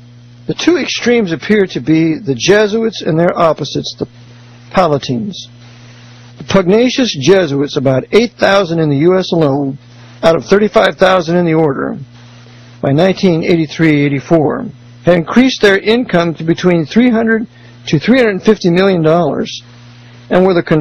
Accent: California, United States; Now, this was in San Francisco. I was raised near San Francisco.

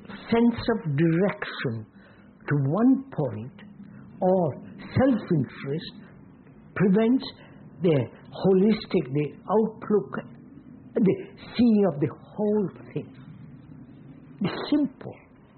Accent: India; If I'm always thinking about India, what's happening, why I'm an Indian, why am I poor, why am I this

